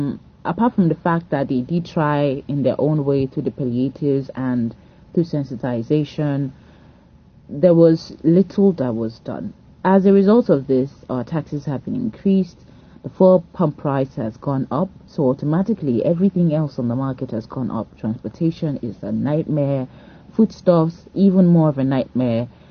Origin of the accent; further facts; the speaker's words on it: Delta, Nigeria; now in Lagos, Nigeria; I'm originally from Delta State, but I live in Lagos State.